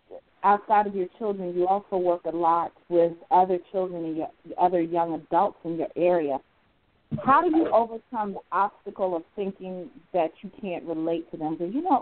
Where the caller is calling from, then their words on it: West Chester, Ohio, United States; I'm calling from Westchester, Ohio.